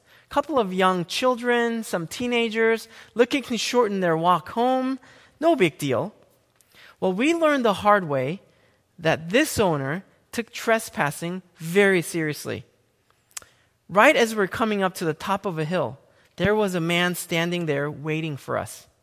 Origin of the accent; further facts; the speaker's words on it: South Korea; some of my most vivid memories of growing up in South Korea